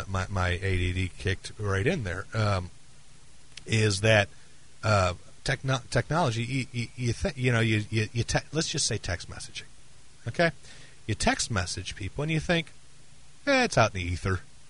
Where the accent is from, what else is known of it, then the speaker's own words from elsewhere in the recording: Michigan, United States; with me going to Kentucky, growing up in Michigan, now living here, I've been at various parts of the country